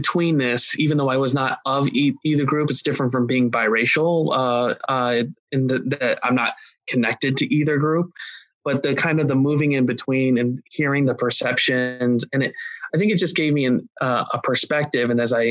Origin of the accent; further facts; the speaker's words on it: Ohio, United States; Yeah, so I grew up in Ohio in an environment in which most people were either black or white, and I was neither.